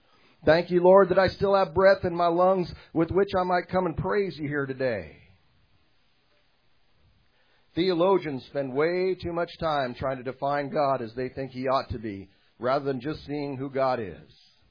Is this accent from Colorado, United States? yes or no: no; Alaska, United States; I grew up in Alaska, kind of a macho guy state, and all this kind of stuff.